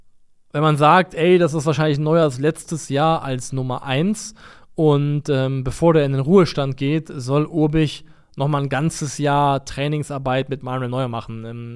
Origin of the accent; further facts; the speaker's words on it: Koblenz, Rhineland-Palatinate, Germany; Ist meine Heimat. Also neutral muss man sagen, keine sonderlich coole Stadt, keine sonderlich schöne Stadt. Tut mir leid, liebe Koblenzer. Aber da komme ich her, ne?